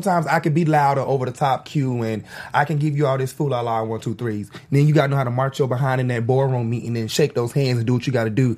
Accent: Decatur, United States; No, I'm from Decatur where the grass is greater, and you flew here, and I grew.

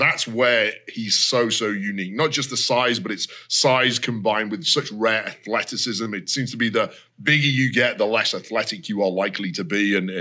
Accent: England, United Kingdom

